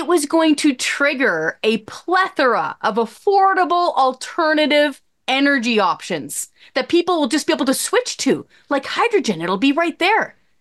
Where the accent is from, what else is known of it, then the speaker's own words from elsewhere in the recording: British Columbia, Canada; And I'm speaking from the heart here because I grew up on Vancouver Island.